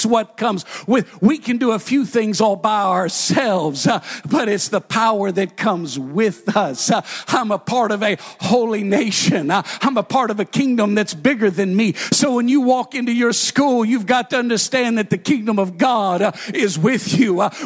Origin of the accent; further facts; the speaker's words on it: United States; Yes, I'm an American